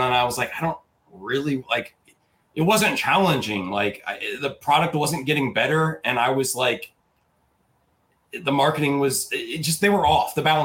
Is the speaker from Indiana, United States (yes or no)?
no; Missouri, United States; I'm a redneck. Like, I'm from Southern Missouri, dude.